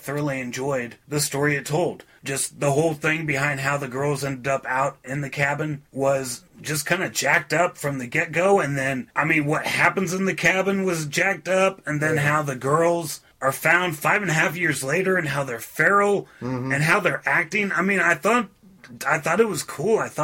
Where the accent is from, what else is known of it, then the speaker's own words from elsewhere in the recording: United States; it goes in a direction that me as an American movie watcher isn't akin to seeing.